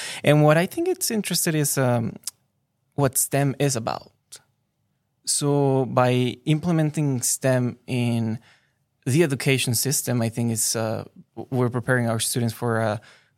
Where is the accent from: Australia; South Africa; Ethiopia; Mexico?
Mexico; Chihuahua; English is a second language; now in Carlsbad, United States; I am from Chihuahua, Mexico. And I've been living in Carlsbad for about 3 years.